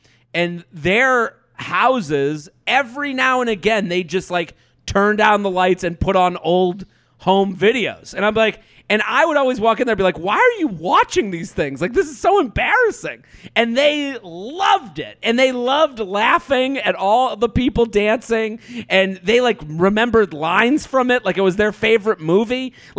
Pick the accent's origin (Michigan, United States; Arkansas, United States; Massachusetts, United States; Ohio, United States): Massachusetts, United States; I'm from outside of Boston.